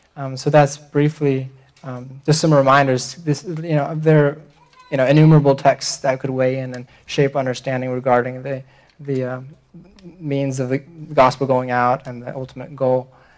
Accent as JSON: {"language": "English", "town": "Lidice", "region": "Central Bohemian Region", "country": "Czechia", "tie": "born or raised there", "second_language": "English", "said": "is I grew up in Lidice. It's a small city."}